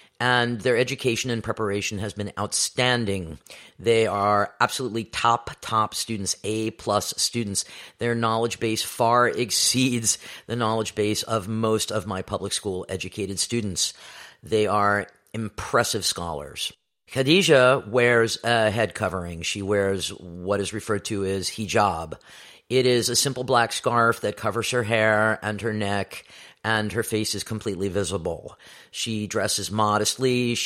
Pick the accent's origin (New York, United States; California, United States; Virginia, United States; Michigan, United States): New York, United States; New York City; I was born and raised in New York City. I come from a secular Jewish family.